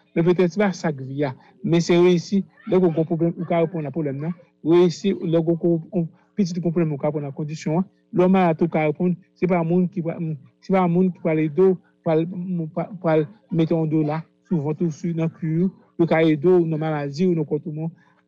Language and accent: French; Haiti; nous venons de Haïti, nous venons de Haïti